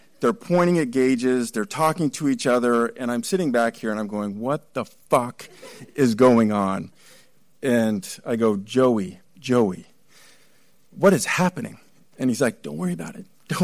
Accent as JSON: {"language": "English", "town": "Irvine", "region": "California", "country": "United States", "tie": "born or raised there", "also_born_or_lived": "Phoenix", "lives_now": "Baltimore, United States", "said": "I was born in Phoenix, grew up in Irvine, California, and I've been in Baltimore for 15 years."}